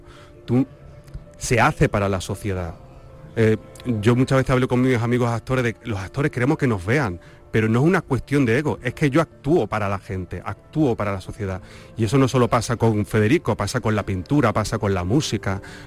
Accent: Andalusia, Spain; now in Madrid, Spain; Yo, aunque soy actor andaluz, vivo en Madrid

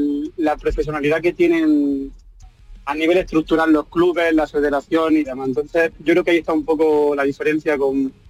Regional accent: Andalusia, Spain; la verdad que yo como andaluz, orgulloso que soy

